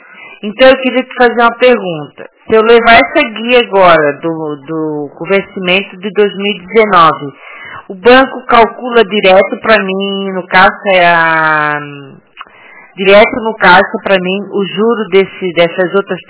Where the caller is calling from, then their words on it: Santa Catarina, Brazil; Santa Catarina.